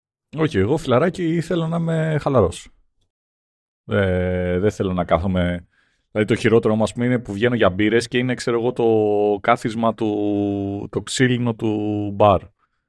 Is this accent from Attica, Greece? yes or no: no; Larissa, Thessaly, Greece; Εγώ είμαι από Λάρισα.